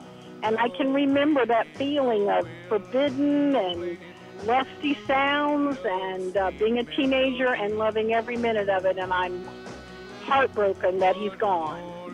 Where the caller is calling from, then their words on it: Sarasota, Florida, United States; I'm calling from Sarasota, Florida.